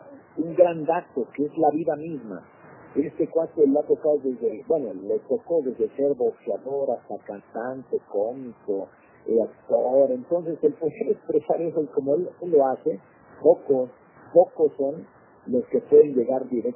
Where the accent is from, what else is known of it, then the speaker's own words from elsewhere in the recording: Mexico; somos los propios mexicanos